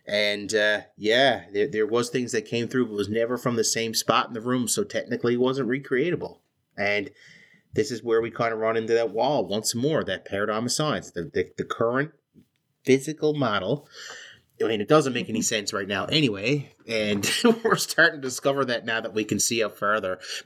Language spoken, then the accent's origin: English; Mount Pearl, Newfoundland and Labrador, Canada; Really, really nice place here in Mount Pearl, Newfoundland. My hometown, by the way.